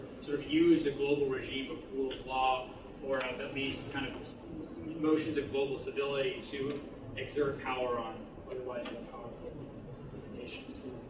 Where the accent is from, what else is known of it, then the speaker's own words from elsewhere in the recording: United States; as an American, I don't really buy public order defenses.